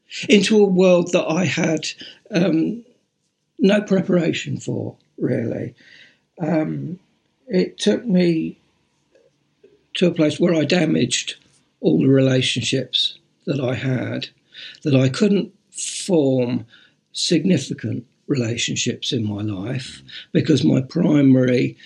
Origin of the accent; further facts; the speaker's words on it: United States; born there; I was born in the United States.